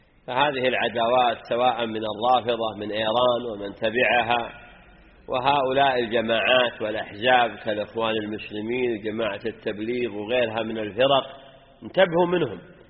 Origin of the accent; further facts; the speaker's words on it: Saudi Arabia; واعتنت به بلادنا المملكة العربية السعودية